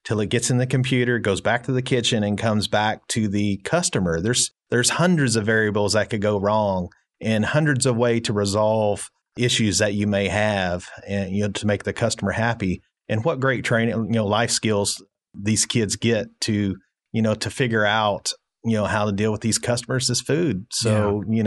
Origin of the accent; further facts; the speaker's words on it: Arkansas, United States; I'm partial to it, obviously, because I grew up on the Kings River.